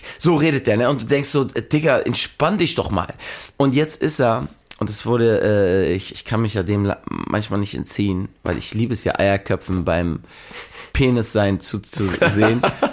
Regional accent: Switzerland; ich als Schweizer

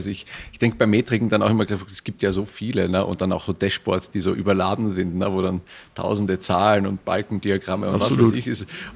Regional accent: Vienna, Austria; habe wieder eine Folge aus meiner Heimatstadt mitgebracht, nämlich von den Software Quality Days 2024 in Wien.

